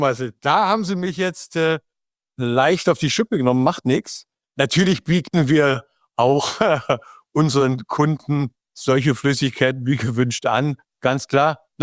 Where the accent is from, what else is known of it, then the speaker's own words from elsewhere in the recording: Brandenburg, Germany; Ich bin ja hier als Brandenburger, werde wahrscheinlich nicht reingelassen nach Österreich